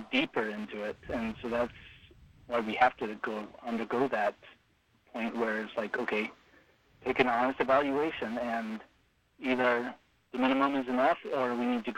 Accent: Whitmore, California, United States; So I was raised outside of Redding, California.

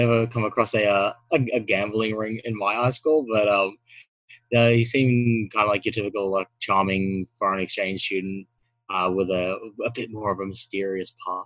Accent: Australia; Like as an Australian

